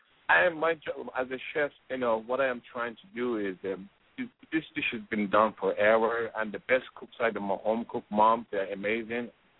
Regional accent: Tabriz, East Azerbaijan, Iran; English is a second language; I am from Iran, and I'm actually northern Iran, Azerbaijan, Tabriz, and so I speak Turkish, Azeri too, Turkish and Farsi both, yeah.

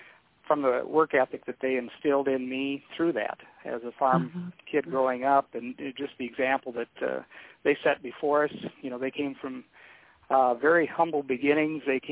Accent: Minnesota, United States; also born or lived in Omaha, Nebraska; Omaha, Nebraska, and we moved to Minnesota shortly thereafter, and I grew up in a farm family.

